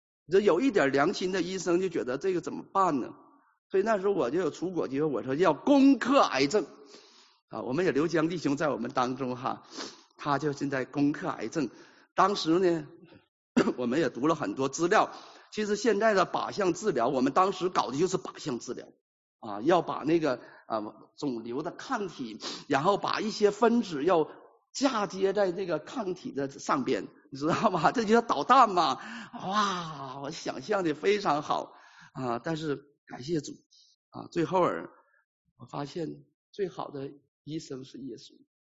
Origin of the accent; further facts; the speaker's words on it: Northeast China, China; 我东北人就知道喝开水哈，